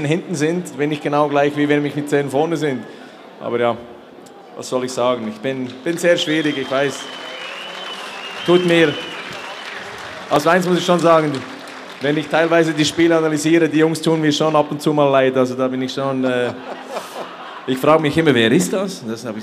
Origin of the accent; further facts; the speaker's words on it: Switzerland; Ich bin Schweizer